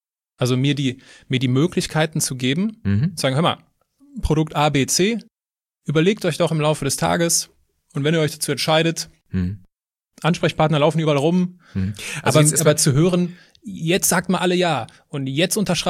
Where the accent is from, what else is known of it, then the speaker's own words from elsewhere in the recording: Westerwald, Germany; ganz in der Nähe, wo ich herkomme, im Westerwald.